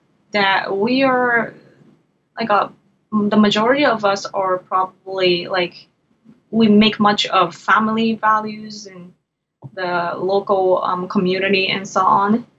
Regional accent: Fukuoka, Japan; I've even, like, visited one in Fukuoka, like, which is my hometown.

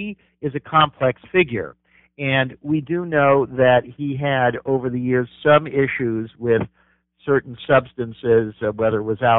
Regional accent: Los Angeles, California, United States; I'm originally from Los Angeles. I know that strip.

